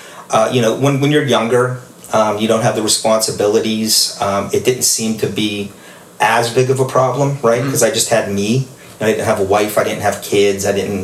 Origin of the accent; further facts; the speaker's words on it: Plum, Pennsylvania, United States; Yeah, so growing up, you know, I grew up here in Plum Borough.